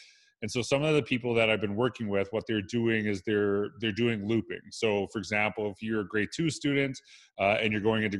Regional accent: Edmonton, Alberta, Canada; I'm from Edmonton, Alberta, Canada.

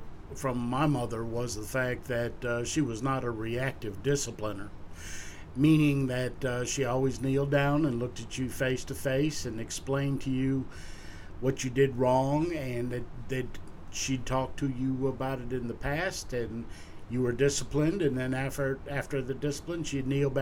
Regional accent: New England, United States; Well, I grew up in New England, and I was a child of a single mom.

